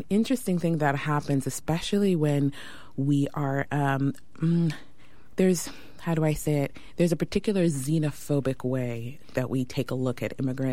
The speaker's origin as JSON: {"language": "English", "town": "Houston", "region": "Texas", "country": "United States", "tie": "born or raised there", "said": "Well, I grew up in mini Nigeria in my household, even though I grew up in Houston, Texas."}